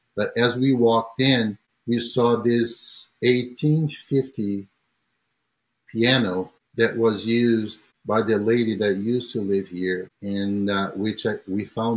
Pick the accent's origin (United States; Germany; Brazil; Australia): Brazil; I'm from Brazil. So the warm weather, we have this in common.